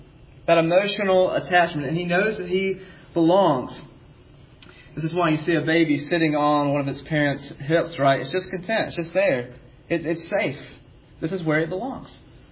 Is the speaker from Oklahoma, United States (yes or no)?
no; South Carolina, United States; now in Seattle, United States; back when I grew up in South Carolina to really teach me about the grace of God for the first time.